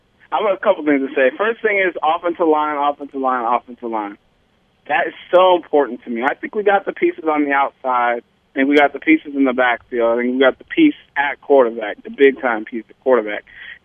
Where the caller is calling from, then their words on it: Los Angeles, California, United States